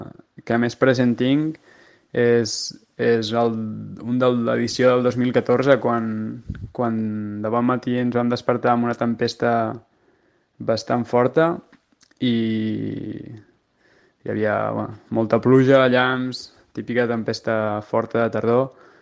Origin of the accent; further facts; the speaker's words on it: Barcelona, Catalonia, Spain; sóc de Barcelona i tinc 29 anys.